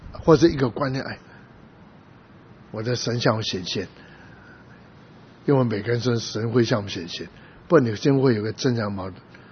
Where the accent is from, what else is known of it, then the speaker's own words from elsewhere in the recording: Guangdong, China; 我是广东人，有时候几句话我用广东话来讲，那当然讲比较多还是国语。我不是老美，不会懂得几句英文